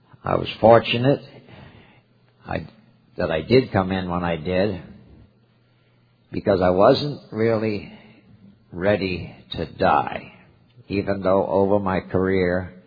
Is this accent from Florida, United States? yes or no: yes; Port Charlotte, Florida, United States; I'm from Port Charlotte, Florida.